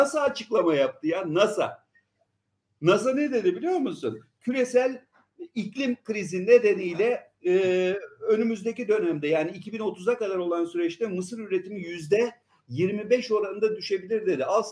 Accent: Eskişehir, Turkey; Ben Eskişehirliyim abi bak. Eskişehir, Ankara, Konya. Benim büyüdüğüm zamanı söylüyorum. Ben böyle şehrin dışında bir yerde yaşıyordum. Önümüz buğday tarlasından geçilmezdi. Yani biz buğday tarlalarının arasında oynayarak büyüdük.

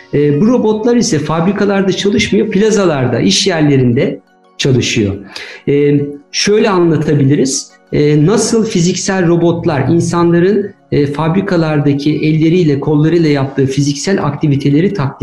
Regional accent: Ankara, Turkey; Ben 1969 Ankara doğumluyum. Bütün eğitim hayatım Ankara'da geçti.

